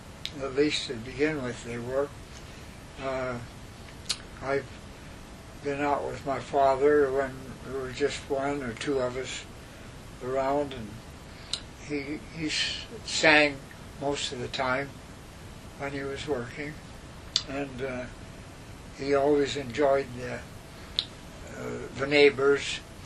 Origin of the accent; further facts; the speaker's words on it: Afton, Wyoming, United States; born there; And Dr. G.W. West was my doctor, and I was born in Afton.